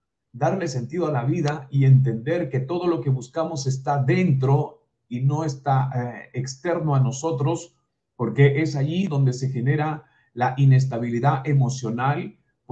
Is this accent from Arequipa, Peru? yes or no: no; Sullana, Piura, Peru; born there; soy de Perú, nací en la provincia de Sullana, en el departamento de Piura, en el Perú. Soy una persona que en los primeros 20 años de vida me dediqué a la crianza de ganado, a la chacra.